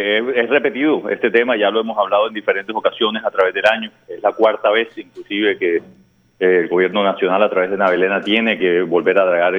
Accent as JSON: {"language": "Spanish", "town": "Barranquilla", "region": "Atlántico", "country": "Colombia", "said": "que realmente es inaceptable para nosotros como portuarios y como barranquilleros."}